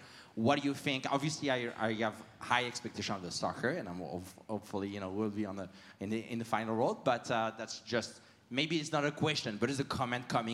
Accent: France; English is a second language; now in Canada; Originally, you can hear my accent. I'm originally from France. I've been here for 20 years, proud Canadian now.

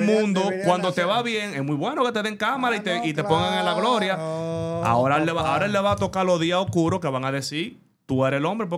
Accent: Dominican Republic; para mí personalmente, como dominicano

